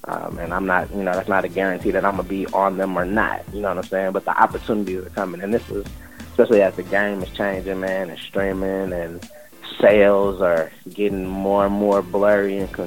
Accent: the South, United States; I'm from the South.

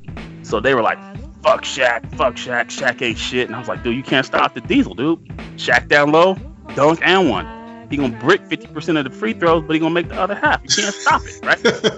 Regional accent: Los Angeles, California, United States; he's been such a part of my life growing up in Los Angeles that it's almost like a distant cousin.

